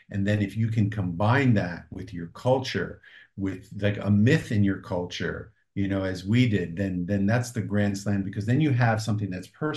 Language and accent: English; New Jersey, United States; first language Greek; we grew up very poor from New Jersey. Our mother was born and raised in Greece. Our first language was not English, it was Greek.